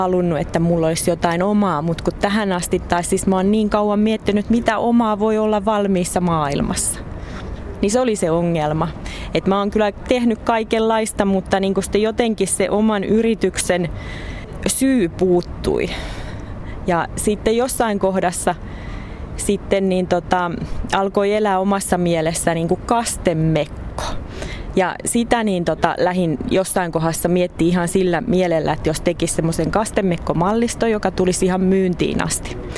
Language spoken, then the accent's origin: Finnish; South Ostrobothnia, Finland; Mun juuret on tuolla Etelä-Pohjanmaalla aika lailla tiukasti.